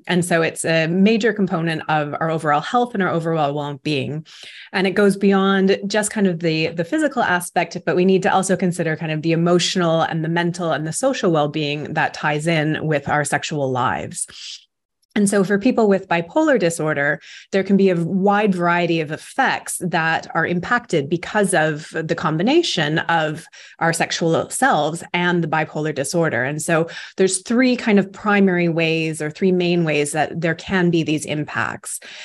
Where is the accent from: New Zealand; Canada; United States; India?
Canada; Vancouver, British Columbia; now in United Kingdom; I'm a lecturer in sexual health over in England, but I am from Vancouver originally. So I've been now in the UK for about 4.5 years.